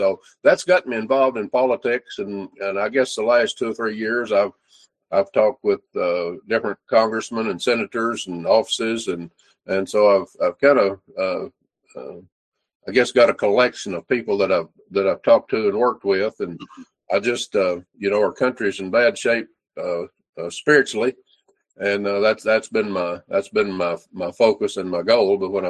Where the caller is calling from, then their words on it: Kentucky, United States; I'm in Western Kentucky.